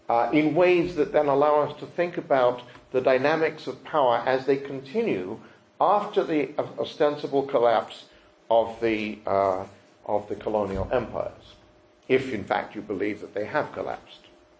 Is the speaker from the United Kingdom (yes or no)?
yes; United Kingdom; now in United States; I'm a displaced Brit who's lived in the States for 30 years.